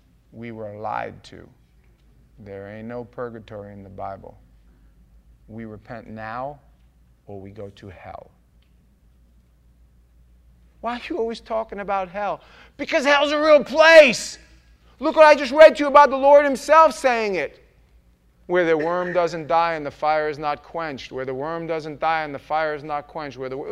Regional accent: New York, United States; I grew up Catholic. I'm from New York, in case you haven't figured it out yet. And I grew up Catholic.

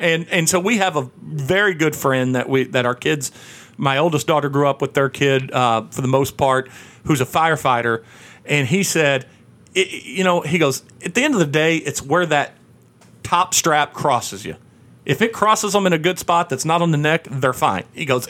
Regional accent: Missouri, United States; I grew up in Southeast Missouri, and then later in life, Southwest Missouri

